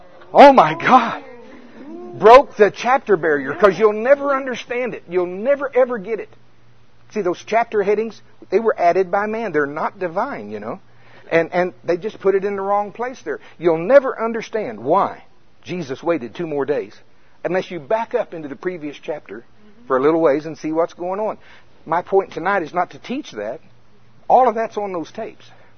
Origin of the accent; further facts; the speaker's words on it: United States; I'm from Pottawatomie County.